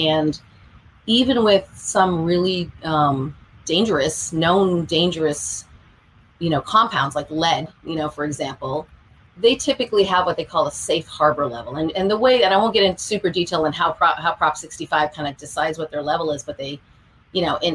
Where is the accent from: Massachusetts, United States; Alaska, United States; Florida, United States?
Massachusetts, United States; I'm from Massachusetts originally.